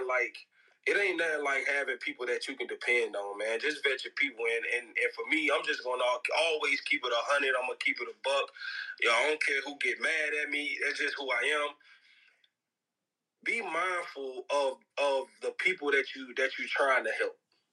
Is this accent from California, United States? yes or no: no; Mississippi, United States; I'm from Mississippi, Brandon from Texas.